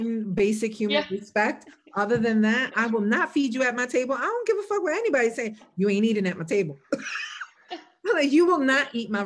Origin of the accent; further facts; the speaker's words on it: Brooklyn, New York, United States; now in Lancaster, United States; when I introduce myself, I let people know now that I'm from Brooklyn because I don't know what the fuck they're expecting out of somebody living in Lancaster, Pennsylvania.